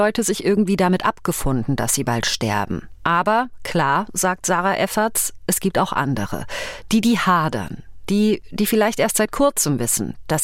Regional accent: North Rhine-Westphalia, Germany; now in Leipzig, Germany; in meinem Heimatdorf in Nordrhein-Westfalen

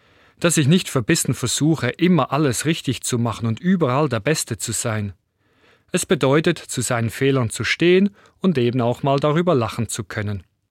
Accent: Switzerland; now in Germany; Als Schweizer, der damals erst kurz in Deutschland lebte, verstand ich das natürlich wörtlich.

